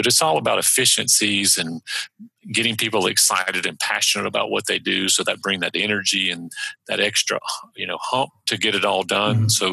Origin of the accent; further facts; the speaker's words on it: Douglasville, Georgia, United States; I was born outside of Atlanta, Georgia, in a little place. I grew up in Douglasville, Georgia. And so that's where my roots are.